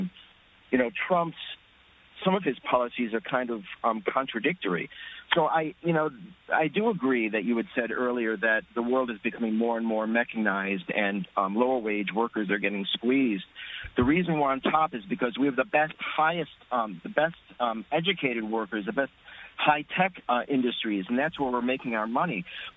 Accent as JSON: {"language": "English", "country": "United States", "said": "We're the American people. We're We're the voters. We make up the country."}